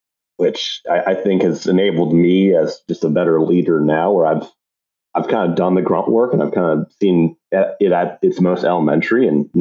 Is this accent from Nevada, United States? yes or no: no; Columbus, Ohio, United States; I grew up in Columbus, Ohio, so Ohio State was alpha and omega.